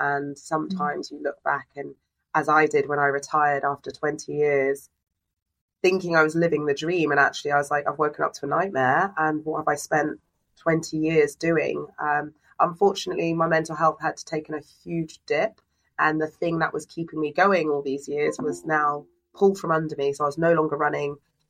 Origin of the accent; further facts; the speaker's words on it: Wembley, London, United Kingdom; I grew up in Northwest London, so everyone knows Wembley. Wembley. I grew up tucked behind there. The state called Stonebridge Estate is notorious for the gang culture, high crime rates, low income community.